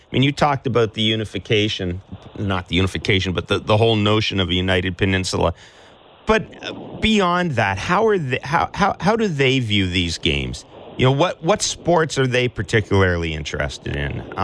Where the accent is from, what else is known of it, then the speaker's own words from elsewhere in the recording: Canada; because we're Canadian, we apologized anyhow.